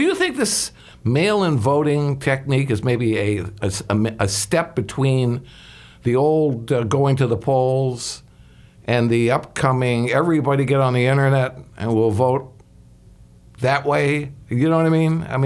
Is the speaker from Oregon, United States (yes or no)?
no; Chicago, Illinois, United States; Yeah, I come from Chicago